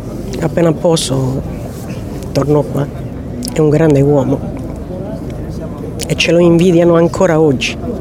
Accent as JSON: {"language": "Italian", "region": "Sardinia", "country": "Italy", "said": "non mi fa effetto perché noi siamo sardi soprattutto"}